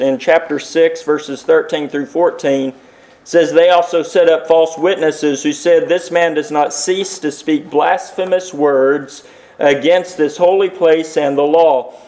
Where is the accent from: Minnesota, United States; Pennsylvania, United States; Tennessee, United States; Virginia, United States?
Tennessee, United States; Loudon; Where I grew up in Loudoun, Tennessee, there was one right down the street from where I lived.